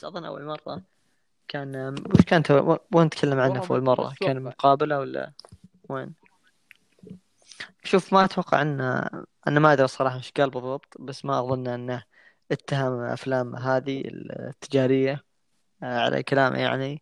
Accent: Saudi Arabia; ترى حتى عندنا في السعودية

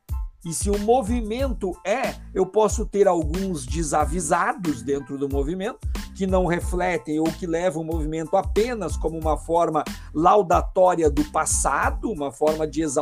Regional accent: Alvorada, Rio Grande do Sul, Brazil; Nós nos criamos em Alvorada, né?

